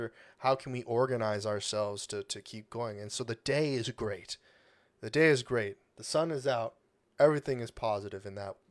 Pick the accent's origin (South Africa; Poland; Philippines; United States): United States; born there; I'm not, I was born in America, but I don't know how to define myself.